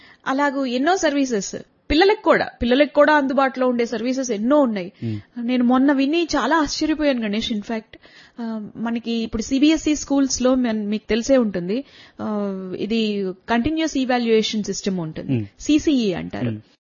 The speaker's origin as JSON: {"language": "Telugu", "region": "Andhra Pradesh", "country": "India", "tie": "born or raised there", "said": "మనం ఆంధ్రాలో పుట్టి పెరిగాం"}